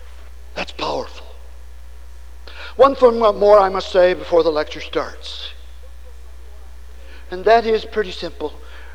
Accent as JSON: {"language": "English", "region": "Nebraska", "country": "United States", "said": "I come from Nebraska by origins, scars over which I will never get."}